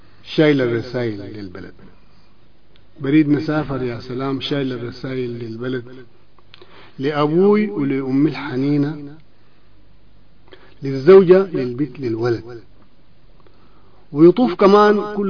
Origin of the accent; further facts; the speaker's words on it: Khartoum North, Khartoum, Sudan; born there; هو من مواليد مدينة الخرطوم بحري